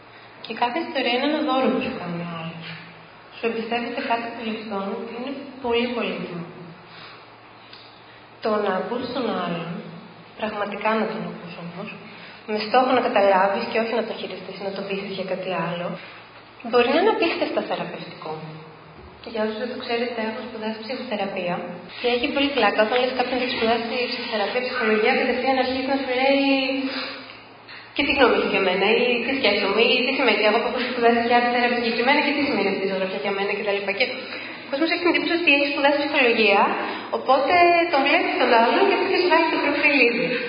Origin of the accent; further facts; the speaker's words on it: Greece; Για παράδειγμα, εγώ είμαι Ελληνίδα και ζω στην Ελλάδα.